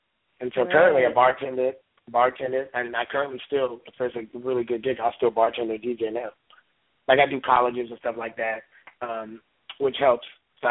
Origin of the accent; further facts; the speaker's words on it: Seattle, Washington, United States; also born or lived in Los Angeles, United States; now in Atlanta, United States; I grew up, I was born in Los Angeles, California, and raised in Seattle. My mother, by the time I was like 6 or 7, we moved to Seattle, Washington, and so that's where I grew up on the West Coast in Seattle